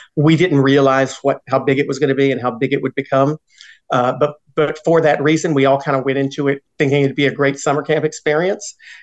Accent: Southern United States, United States; Both Ruben and I grew up in Southern homes. We grew up in church.

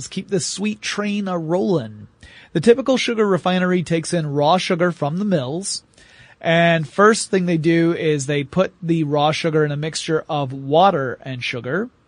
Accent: the South, United States; because I'm from the South, and they were very popular.

